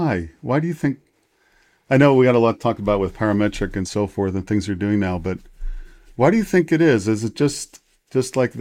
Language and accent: English; Milltown, New Jersey, United States; also born or lived in Freehold, United States / Edison, United States / Metuchen, United States; Well, I grew up in Milltown. And I lived Freehold.